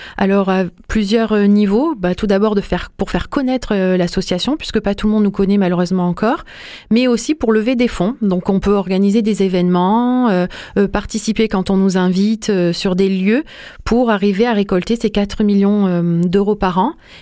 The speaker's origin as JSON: {"language": "French", "country": "France", "said": "nous, en tant que Français"}